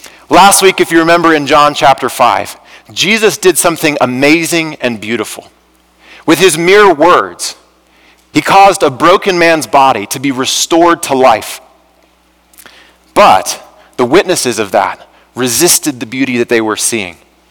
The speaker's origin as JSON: {"language": "English", "town": "Boulder", "region": "Colorado", "country": "United States", "tie": "born or raised there", "said": "I am a Boulder native. I grew up in and around Boulder. My whole family is from here."}